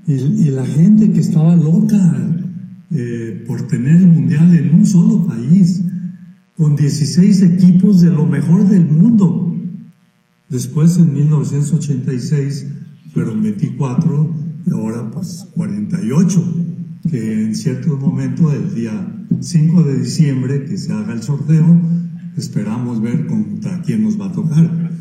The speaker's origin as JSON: {"language": "Spanish", "country": "Mexico", "said": "como aficionado, como mexicano"}